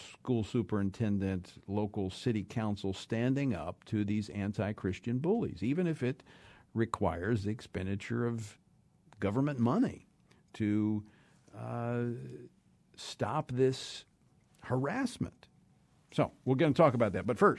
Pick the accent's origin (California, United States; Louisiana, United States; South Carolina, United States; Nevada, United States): Louisiana, United States; I mean, like my home state of Louisiana, highest churched population in the country